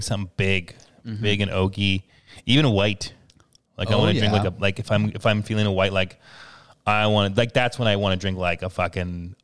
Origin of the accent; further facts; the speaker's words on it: Montreal, Quebec, Canada; And it's like I'm from Montreal, so I'm like, well, yeah.